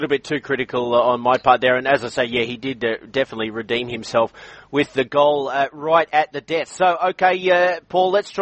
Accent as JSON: {"language": "English", "country": "Australia", "said": "I'm Australian"}